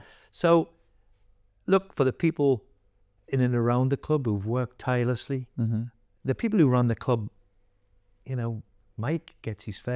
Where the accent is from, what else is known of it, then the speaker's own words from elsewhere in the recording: Newcastle, North East England, United Kingdom; I'm from Newcastle. So the thought of being able to manage Newcastle is every Geordie's dream, isn't it?